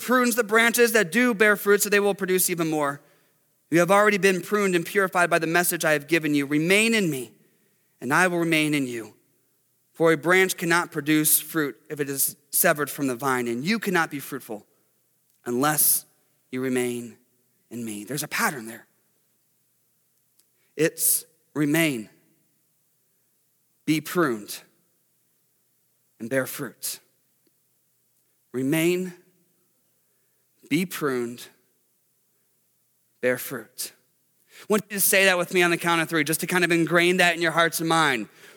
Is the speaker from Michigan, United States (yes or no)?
yes; Detroit, Michigan, United States; We're from Detroit, our football team's horrible.